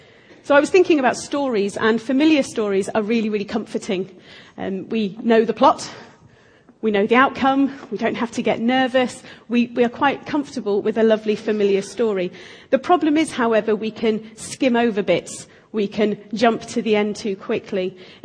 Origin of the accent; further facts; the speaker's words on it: Harrogate, Yorkshire and the Humber, United Kingdom; Well, I bought my own water just to prove I am from Harrogate.